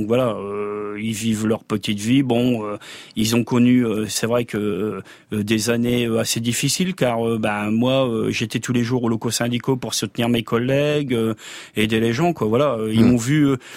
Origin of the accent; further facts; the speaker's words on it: Hirson, Hauts-de-France, France; Je suis originaire d'Hirson dans l'Aisne et je suis venu dans l'Oise à cause du manque de travail dans l'Aisne